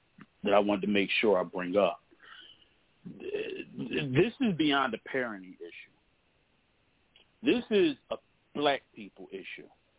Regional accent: Philadelphia, Pennsylvania, United States; I'm from Philly. We trained.

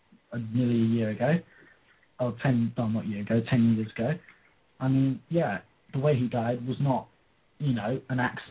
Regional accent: England, United Kingdom; I'm proud to be different. One, because I'm English.

